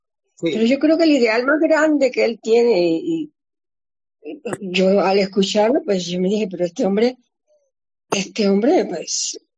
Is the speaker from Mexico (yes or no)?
no; Caribbean Region, Colombia; a mí me crié una colombiana. Me crié una colombiana de la costa. Entonces yo, en cierta forma, soy costeña